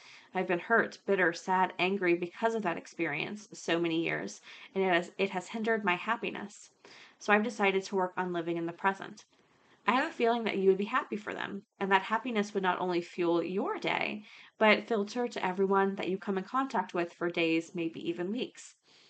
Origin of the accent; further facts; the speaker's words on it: Canada; born there; I was born in Canada.